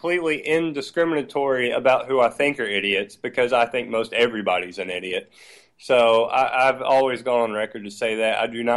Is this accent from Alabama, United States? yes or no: yes; Birmingham, Alabama, United States; trust me, because I grew up living in Birmingham